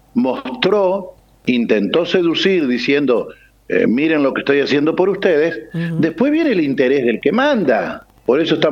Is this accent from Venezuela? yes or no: no; Nogoyá, Entre Ríos, Argentina; Los que somos de Nogoyá, sí